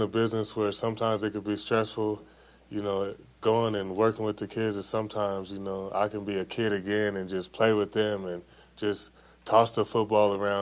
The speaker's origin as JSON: {"language": "English", "town": "Tulare", "region": "California", "country": "United States", "tie": "born or raised there", "said": "I can definitely take that back to, you know, my hometown of Tulare, California."}